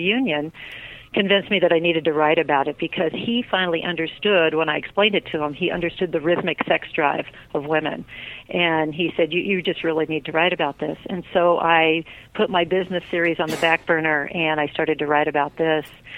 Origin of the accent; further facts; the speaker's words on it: California, United States; moved away as an adult; I am. I grew up in Orange County.